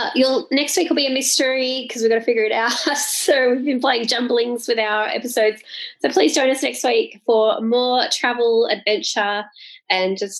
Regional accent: Sydney, New South Wales, Australia; also born or lived in Melbourne; now in Gold Coast, Australia; So I am originally from Sydney, have lived in Melbourne, love them, but for the stage of life that we're at, it's really suits us.

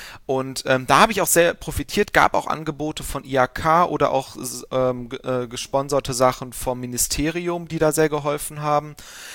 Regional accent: Aachen, North Rhine-Westphalia, Germany; born there; Genau, also gebürtig komme ich aus Aachen

